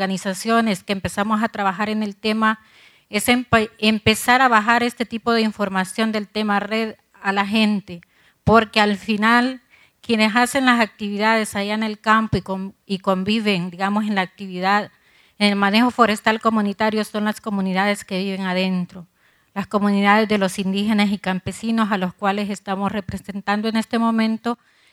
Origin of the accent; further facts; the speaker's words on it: Honduras; para nosotros como hondureños, este tema es un tema muy importante